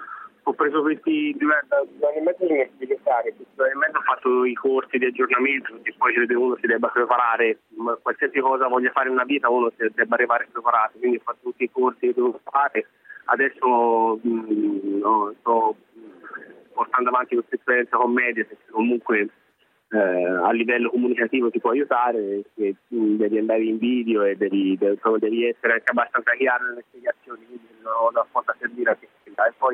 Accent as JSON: {"language": "Italian", "town": "Siena", "region": "Tuscany", "country": "Italy", "said": "mi sono sentito un dovere da senese da secondo del Siena di cercare di dare una mano"}